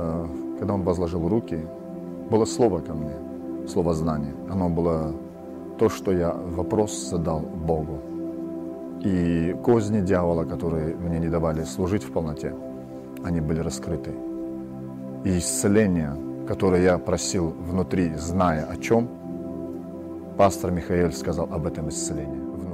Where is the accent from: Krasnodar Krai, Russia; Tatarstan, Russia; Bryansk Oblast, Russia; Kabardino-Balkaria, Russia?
Kabardino-Balkaria, Russia; Nalchik; я из Нальчика, из Кабардино-Балкарии.